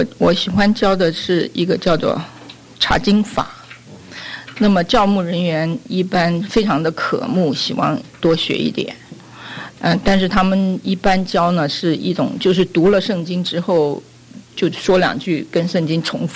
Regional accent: China; 因为我们中国人从我原来是教书的，有一种家国的抱负

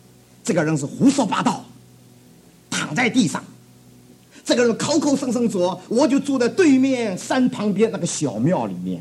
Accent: New York, United States; 我是从纽约来的，纽约人还要苦

